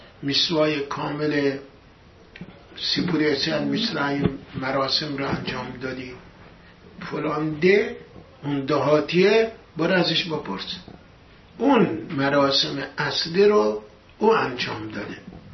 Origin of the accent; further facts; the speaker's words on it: Iran; moved away; من چند دهه پیش که از ایران اومدیم بیرون،